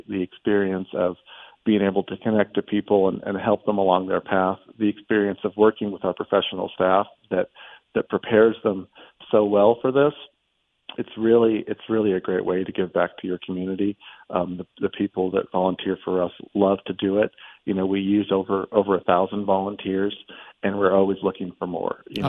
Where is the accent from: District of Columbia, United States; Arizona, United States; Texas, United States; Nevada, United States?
Arizona, United States; Tucson; You know, Bill, I grew up in Tucson. But I moved away for college. I didn't come back for 26 years.